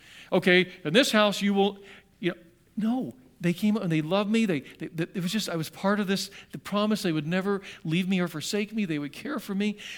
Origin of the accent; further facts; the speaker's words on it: Johnstown, Pennsylvania, United States; born there; I was born in Johnstown, Pennsylvania.